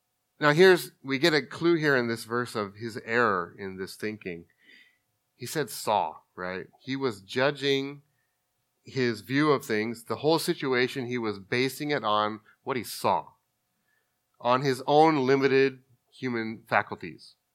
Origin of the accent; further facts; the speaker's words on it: Los Angeles, California, United States; I come from the Los Angeles area. We're near Hollywood.